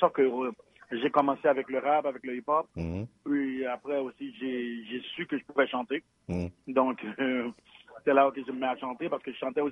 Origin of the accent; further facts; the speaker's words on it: Haiti; moved away; also born or lived in Dominican Republic; en 2004, lorsque j'ai quitté Haïti, c'était de la crise politique en Haïti, c'était un peu dangereux pour les jeunes. Donc, ma mère vivait déjà en République dominicaine depuis 1999. Donc, nous, on est allés habiter là-bas.